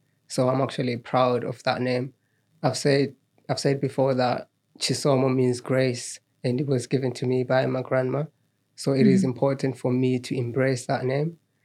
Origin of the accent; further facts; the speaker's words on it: Zimbabwe; also born or lived in South Africa; I'm a Zimbabwean, you know, even though I was born in South Africa, but I'm actually from Zimbabwe. My mom is from Zimbabwe. My dad is from Malawi, but I grew up in Zim.